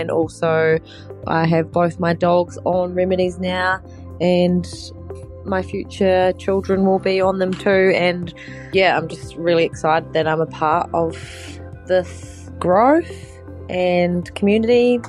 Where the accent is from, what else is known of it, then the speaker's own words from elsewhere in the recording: Perth, Western Australia, Australia; I am from Perth